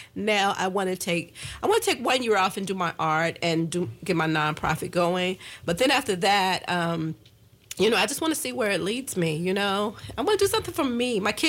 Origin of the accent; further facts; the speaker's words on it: Gary, Indiana, United States; Now, the Battle of the Books, I was doing in Gary, in my my hometown.